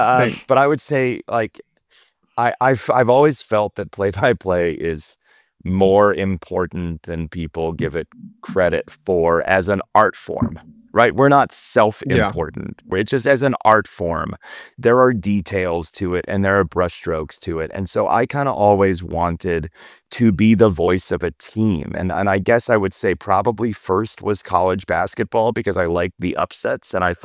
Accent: Chicago, Illinois, United States; The Jordan Bulls were what I grew up with in Chicago.

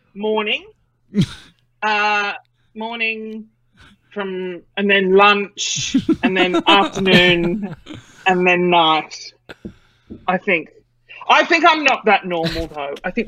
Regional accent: Sydney, New South Wales, Australia; now in Brisbane, Australia; when I grew up in Sydney, like I never wanted to leave.

